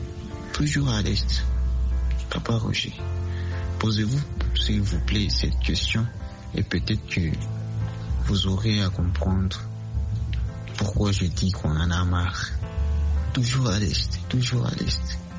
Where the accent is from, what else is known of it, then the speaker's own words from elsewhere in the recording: Bukavu, South Kivu, DR Congo; je suis congolais de l'Est, dans la province Kishu-Kivu et la ville de Bukavu.